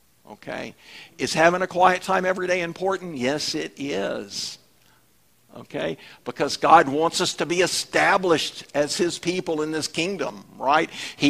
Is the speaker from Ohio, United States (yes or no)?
no; Texas, United States; We know, hey, I'm from Texas, he's from New York, we do things different, okay?